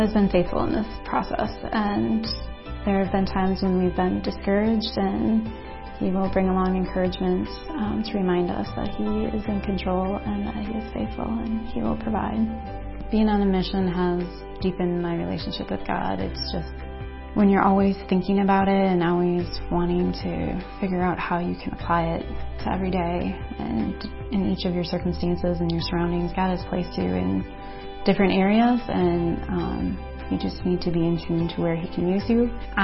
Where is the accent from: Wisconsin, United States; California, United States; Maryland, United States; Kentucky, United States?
Wisconsin, United States; Peshtigo; I am from Peshtigo.